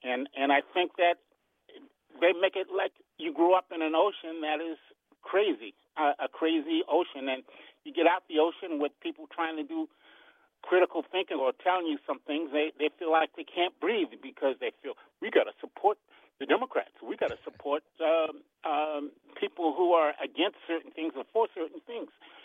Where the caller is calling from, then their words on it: Upper Marlboro, Maryland, United States; from Upper Marlboro, Maryland.